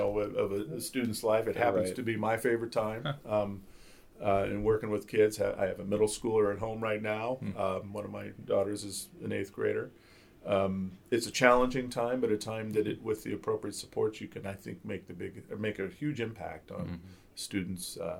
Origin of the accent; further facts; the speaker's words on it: Kansas City, Missouri, United States; moved away as an adult; now in Nuremberg, Germany; I grew up in Kansas City, Missouri, so yeah, this past weekend was kind of an exciting time.